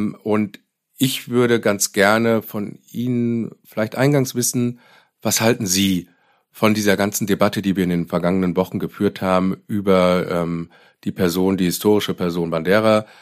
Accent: Germany; Auch das ist natürlich für uns, gerade als Deutsche, teilweise sehr verstörend gewesen.

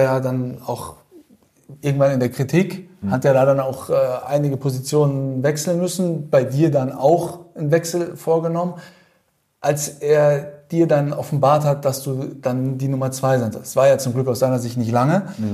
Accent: Fulda, Hesse, Germany; Ja, du bist ja Hesse, so wie ich komme ja aus Fulda.

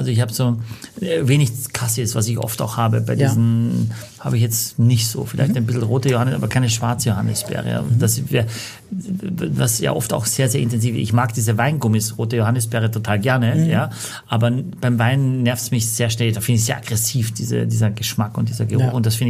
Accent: Carinthia, Austria; Ich komme aus Kärnten, aber meine Mama, meine Oma kommt aus Leutschach, Südsteirische Weinstraße, also von Gamlitz, 10 Minuten über den Kranachberg einmal

